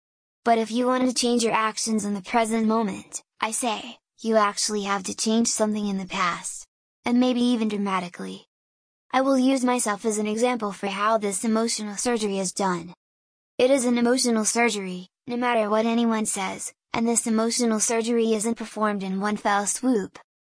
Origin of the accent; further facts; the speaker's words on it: Hungary; I grew up in Hungary and I never saw bullying.